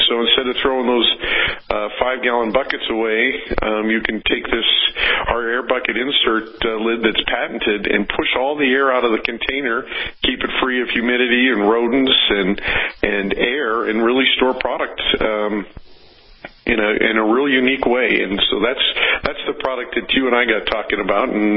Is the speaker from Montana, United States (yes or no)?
yes; Montana, United States; Well, I'm from Montana originally, so we're up in Montana